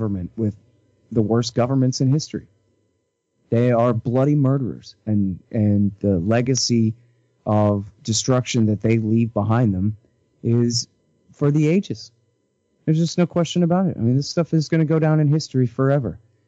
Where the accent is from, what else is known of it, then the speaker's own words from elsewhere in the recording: Texas, United States; born there; Oh, I was born in Texas, so I have to side with Obama when he murders somebody?